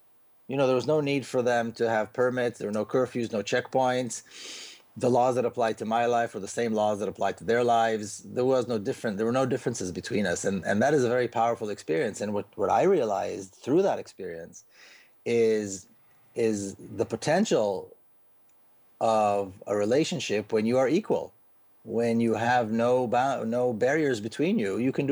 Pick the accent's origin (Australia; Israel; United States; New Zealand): Israel; Jerusalem, Jerusalem District; even though I grew up in Jerusalem, I never met Palestinians because Jerusalem is a racist, segregated city.